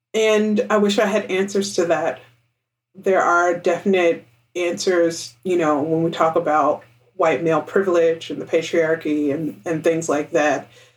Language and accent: English; Kentucky, United States; I come from Kentucky, which, like many states, I came from a city, but I was also surrounded by rural communities, and I grew up around, have friends from rural areas.